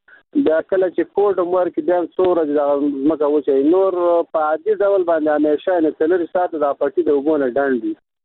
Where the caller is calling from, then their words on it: Kunduz, Afghanistan; زه د کندز ولایت اوسیدونکی یم